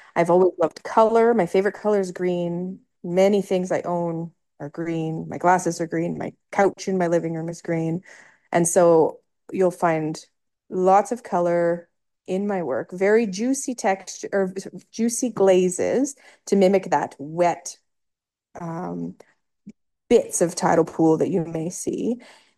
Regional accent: Alberta, Canada; I was born and raised in Alberta

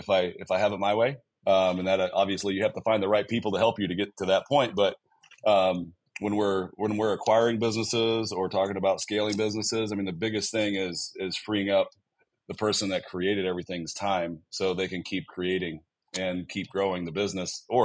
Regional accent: Oklahoma, United States; now in Houston, United States; Well, I live in Houston, Texas. I grew up in Oklahoma.

